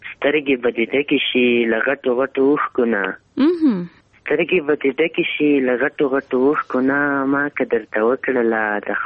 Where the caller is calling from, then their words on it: Ghazni, Afghanistan; وړی کمې در سره د غزنی ولایت نه نیولې